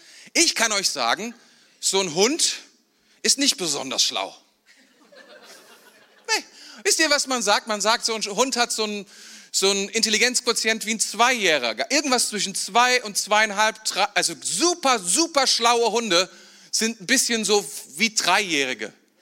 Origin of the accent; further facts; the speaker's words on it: Mainz, Rhineland-Palatinate, Germany; aber bei uns in Mainz, da gab es so einen Typ, der war Hirte